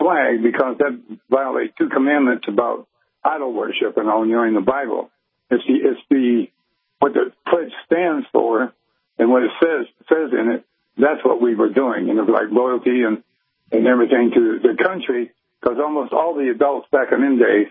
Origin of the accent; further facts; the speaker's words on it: Detroit, Michigan, United States; The main employer was a GM plant, because this is Detroit, because that's my hometown, like that.